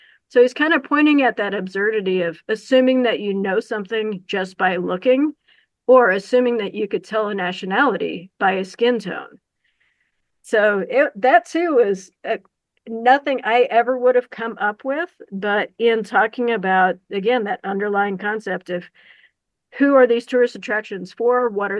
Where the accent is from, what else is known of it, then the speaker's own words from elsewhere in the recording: Missouri, United States; the caves that I used to explore whenever I was little, growing up in the Ozarks of Missouri.